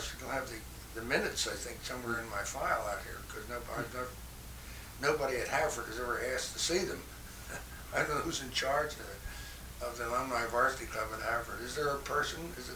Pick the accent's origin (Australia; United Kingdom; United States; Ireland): Ireland; And, you know, being Irish and being, I can be so intolerant of people who don't agree with me.